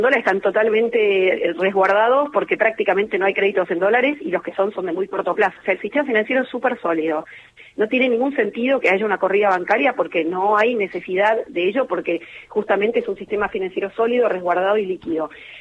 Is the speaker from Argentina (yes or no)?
yes; Argentina; Los primeros somos los argentinos